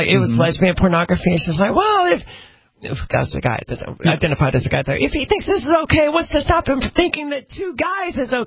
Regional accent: Mississippi, United States; I mean, I'm from Mississippi, and I can tell you that, you know, black people on average like hot sauce, right?

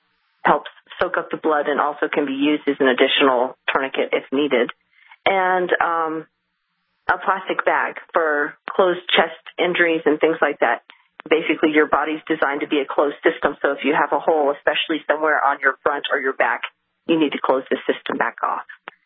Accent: Boulder, Colorado, United States; also born or lived in Lexington, Kentucky; Okay, so I grew up in Boulder.

